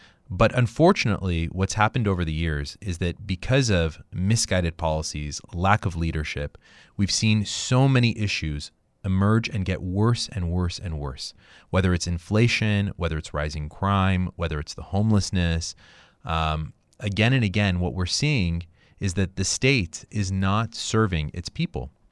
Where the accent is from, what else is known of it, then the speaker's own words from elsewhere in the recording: California, United States; You know, I grew up in California, and the California that we have now is very different from that California.